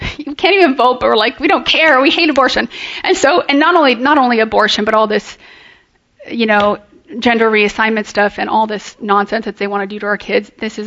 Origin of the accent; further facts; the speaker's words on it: Canada; go home, Canadians, even though I'm a Canadian.